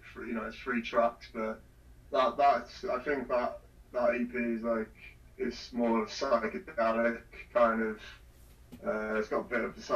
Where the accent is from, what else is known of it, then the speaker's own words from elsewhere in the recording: Wales, United Kingdom; I'm from North Wales and United Kingdom.